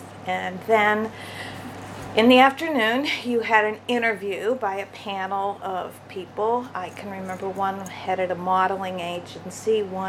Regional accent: Shaler Township, Pennsylvania, United States; now in Sewickley, United States; And my hometown is Shaler Township, which is where I lived when I started college. But I've been living in Sewickley for about 20 years.

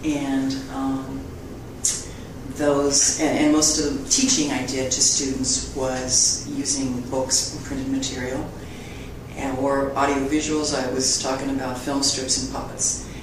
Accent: Columbus, Ohio, United States; I grew up in Ohio, out in Columbus, and I remember as a child we'd go to the Ohio State football games

